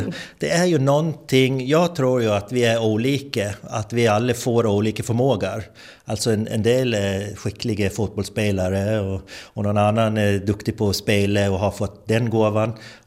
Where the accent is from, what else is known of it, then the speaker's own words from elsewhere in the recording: Hemse, Gotland, Sweden; Så var jag hos en man som i Hemse där jag växte upp.